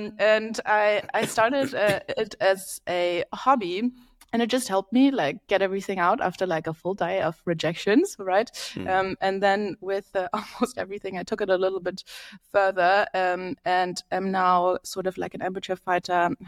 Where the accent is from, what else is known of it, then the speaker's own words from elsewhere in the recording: Berlin, Germany; now in London, United Kingdom; I am from Berlin, Germany, lived in London for the last 8 years